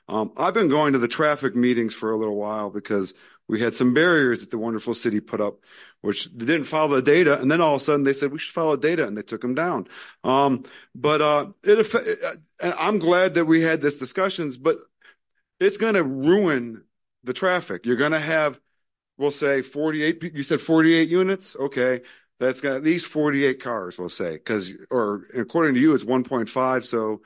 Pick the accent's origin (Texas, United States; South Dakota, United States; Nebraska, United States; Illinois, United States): Illinois, United States; River Forest; I grew up in River Forest. Since 1974. I was born in 1973. I'm an immigrant into River Forest.